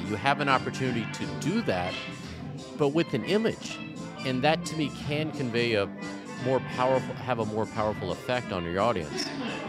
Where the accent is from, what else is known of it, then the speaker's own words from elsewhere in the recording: South Carolina, United States; If I can cite a case, and I'm from South Carolina, and we have case law on punitive damages going back to like literally like 1796 or something.